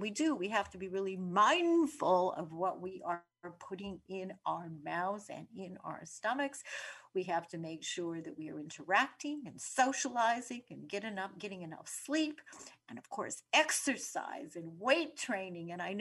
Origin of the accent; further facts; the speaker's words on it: Winnipeg, Manitoba, Canada; when I was growing up in Winnipeg in Canada